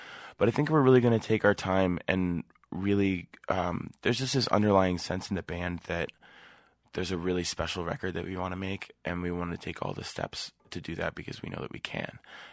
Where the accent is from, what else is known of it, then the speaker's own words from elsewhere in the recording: Sonoma, California, United States; It just ended up in the local music shop where I grew up in Sonoma.